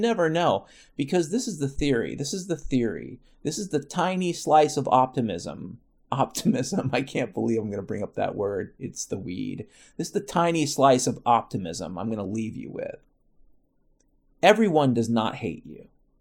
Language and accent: English; Washington, United States; I grew up in this fucking state. I grew up in Washington State.